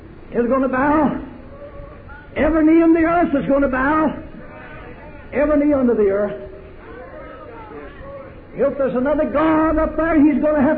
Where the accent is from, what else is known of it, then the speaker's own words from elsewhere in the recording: the South, United States; You see, I'm from the South. And I've always said you all. You see, I was baptized 47 years ago. I was born and reared in an Indian country.